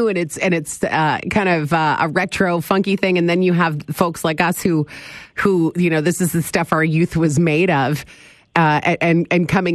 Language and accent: English; Penetanguishene, Ontario, Canada; So I grew up in Midland, Penetanguishene, really close to many beaches.